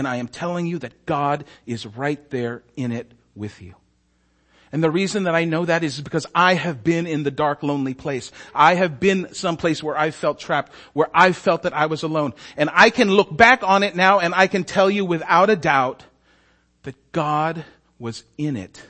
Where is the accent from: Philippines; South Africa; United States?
Philippines; so I'm Filipino.